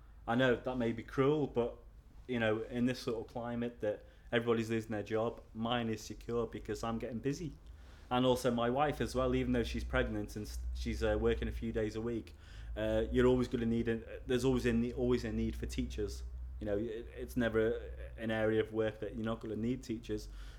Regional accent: Wales, United Kingdom; accent: Scouse; So yes, I am originally from North Wales, but I sound like I'm a Scouser from Liverpool.

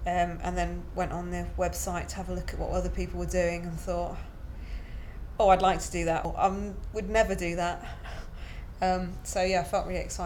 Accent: Derby, East Midlands, United Kingdom; I'm 38 today. It's my birthday today. And I'm from Derby.

